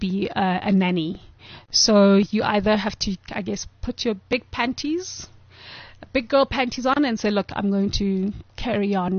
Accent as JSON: {"language": "English", "country": "South Africa", "said": "I'm from South Africa."}